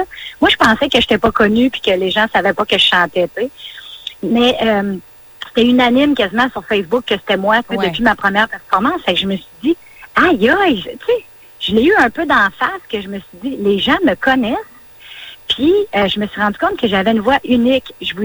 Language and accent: French; Cap-de-la-Madeleine, Quebec, Canada; now in Montreal, Canada; quand je suis déménagée du Cap de la Madeleine à Montréal